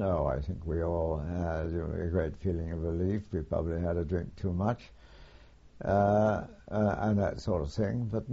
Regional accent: United Kingdom; As a British officer, I've been used to this sort of thing from the time I joined.

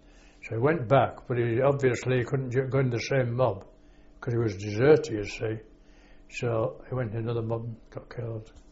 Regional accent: Selby, Yorkshire and the Humber, United Kingdom; I was brought up in Selby, yeah. Selby, Yorkshire.

